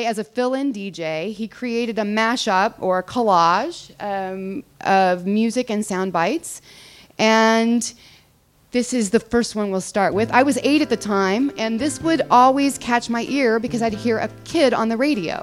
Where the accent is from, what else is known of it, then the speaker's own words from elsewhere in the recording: Texas, United States; also born or lived in Germany; I grew up in Germany and Texas. I come from a long line of military daughters and wives, 4 generations of them.